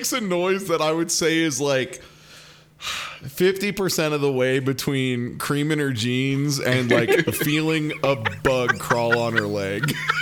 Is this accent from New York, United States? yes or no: no; Indiana, United States; You can, yeah, I grew up in Indiana.